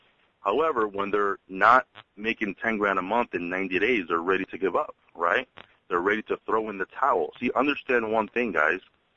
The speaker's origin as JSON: {"language": "English", "region": "New York", "country": "United States", "said": "I'm from New York. We like to give straight talk."}